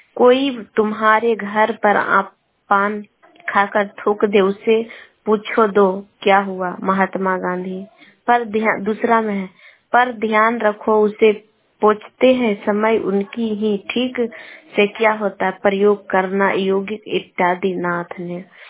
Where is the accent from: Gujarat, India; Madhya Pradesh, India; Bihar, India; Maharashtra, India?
Bihar, India; Patna; मैं पटना जिला के रहने वाली हूँ।